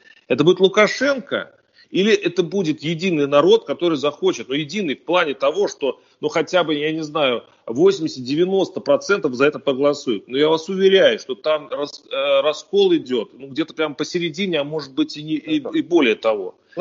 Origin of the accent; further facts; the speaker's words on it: Belarus; американцы доверяют намного больше выборам своим, чем мы, белорусы